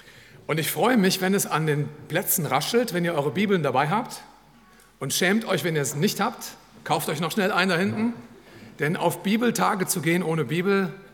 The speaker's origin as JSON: {"language": "German", "region": "Rhineland-Palatinate", "country": "Germany", "said": "denn ich bin ein halber Saarländer. Ich komme aus dem Hunsrück"}